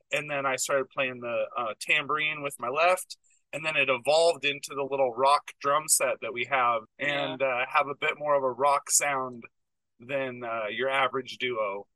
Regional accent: Seattle, Washington, United States; now in Roseburg, United States; I am actually from Washington for the most part, around the Seattle area, but I used to busk all over. I ended up in Roseburg because my little brother lived here

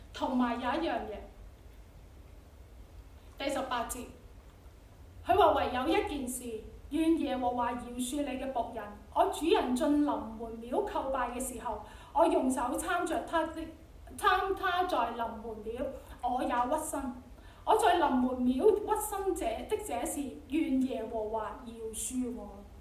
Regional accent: Hong Kong; 即係我哋都係香港人啦，所以我都包括我在內啦。

